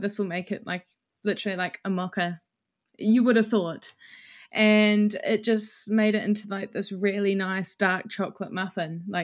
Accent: New Zealand; accent: Kiwi; And I'm Kiwi sounding, and it's a bit.

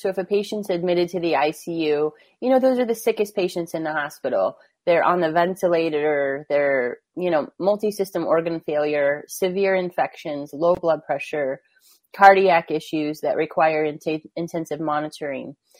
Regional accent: Sheraton, Iowa, United States; Yeah, I'm from southern Iowa. Sheraton is my hometown.

